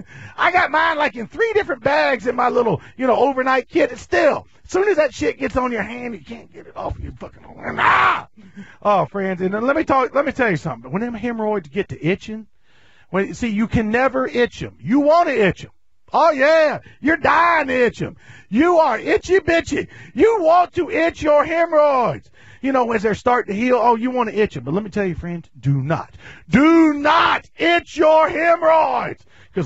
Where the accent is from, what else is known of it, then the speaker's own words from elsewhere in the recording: Danville, Virginia, United States; This is when I'm a little kid growing up in Danville, Virginia, where I grew up.